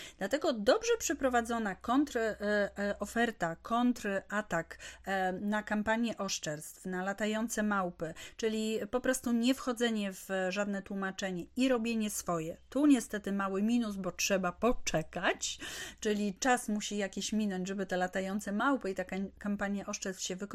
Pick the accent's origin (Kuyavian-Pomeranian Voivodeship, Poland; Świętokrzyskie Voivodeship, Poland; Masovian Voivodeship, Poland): Masovian Voivodeship, Poland; Warsaw; Jestem z Warszawy, więc na Mokotowie na przykład.